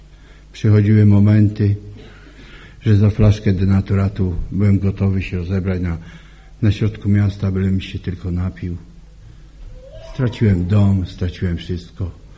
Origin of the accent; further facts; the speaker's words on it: Bielsko-Biała, Silesian Voivodeship, Poland; bo ja urodziłem się w Bielsku. Tam jako młody chłopak było nas pięcioro.